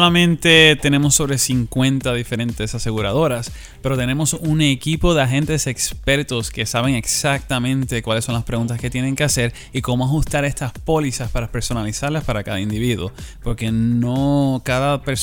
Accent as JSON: {"language": "Spanish", "country": "Puerto Rico", "said": "Yo originalmente pues soy de Puerto Rico, y allí pues es verano todo el año"}